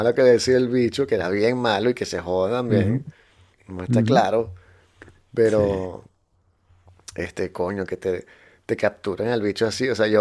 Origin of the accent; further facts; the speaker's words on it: Venezuela; Y que sí, yo soy de Venezuela.